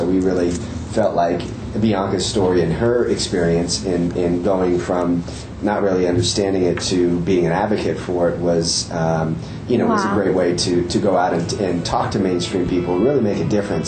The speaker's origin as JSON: {"language": "English", "town": "San Francisco", "region": "California", "country": "United States", "tie": "born or raised there", "said": "I grew up in San Francisco, so I've been an environmentalist since maybe I was 8 years old."}